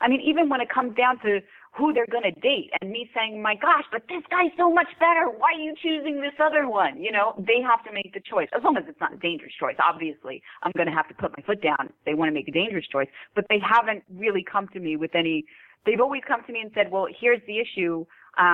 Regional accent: Brooklyn, New York, United States; I was raised in Brooklyn, New York. I am a loud person.

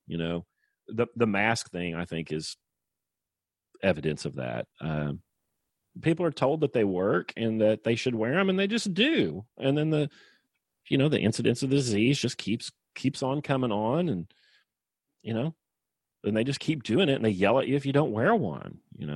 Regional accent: Oklahoma, United States; But I'm from Oklahoma, and I know the difference, and she don't.

